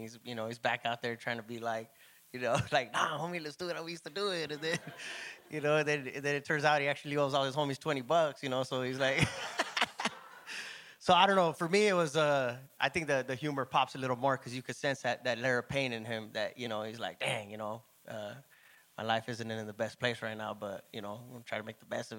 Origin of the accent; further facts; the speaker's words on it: Los Angeles, California, United States; born there; I was born in Los Angeles also, but in the Valley area.